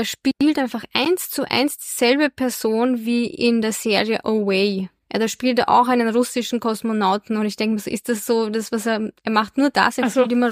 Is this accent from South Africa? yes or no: no; Austria; bei uns in Österreich kriegt man 3 Millisievert pro Jahr.